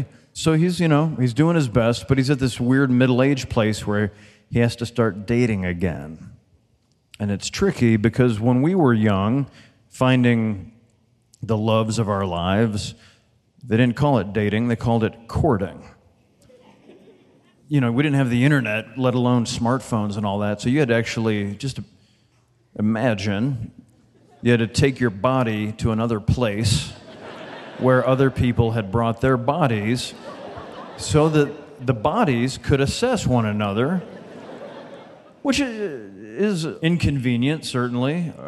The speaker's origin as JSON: {"language": "English", "town": "Los Angeles", "region": "California", "country": "United States", "said": "Now, I'm from Los Angeles, so I'm going to lay a little 411 on you."}